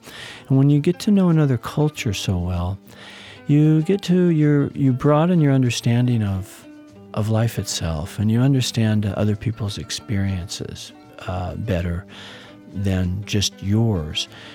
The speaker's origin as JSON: {"language": "English", "region": "California", "country": "United States", "said": "you bring your perspective as an American, as a Californian there, and you're in a position to learn"}